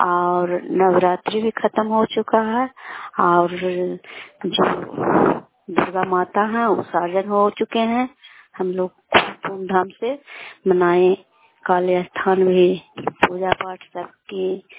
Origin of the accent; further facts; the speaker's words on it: Mahanandpur, Bihar, India; ग्राम महानंदपुर है, नालंदा जिला के निवासी हूँ, दामोदरपुर पंचायत पड़ता है।